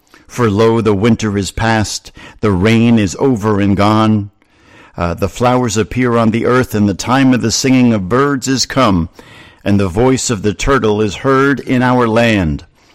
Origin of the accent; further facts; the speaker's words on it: New Jersey, United States; Growing up in New Jersey and heading down to the shore every Memorial Day weekend